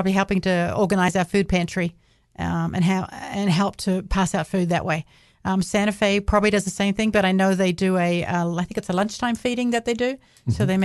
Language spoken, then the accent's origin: English; New Zealand; I'm from New Zealand.